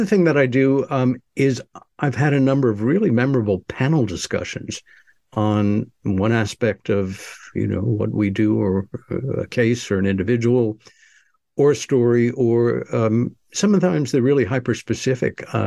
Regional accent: New York, United States; growing up in New York, loving the theater, working in the theater, working in the arts

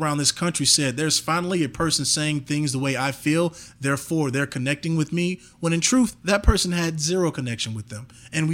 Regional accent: Chicago, Illinois, United States; also born or lived in Evanston; I moved from Chicago. We were on like 71st in Wabash. We were on 71st in Wabash or 72nd. It's been a while. And plus, I'm not exactly snober. But we went from there to Evanston.

